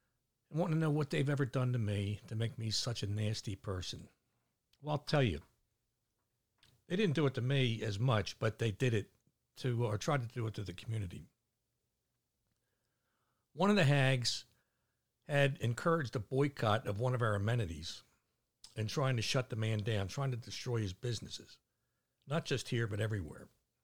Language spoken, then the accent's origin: English; Baltimore, Maryland, United States; accent: Baltimore; I'm like, hell no, I'm from Baltimore. It's a Baltimore accent.